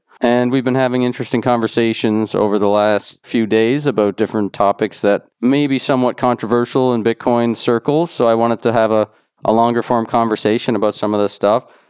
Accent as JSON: {"language": "English", "country": "Canada", "said": "maybe it's because I'm Canadian or something"}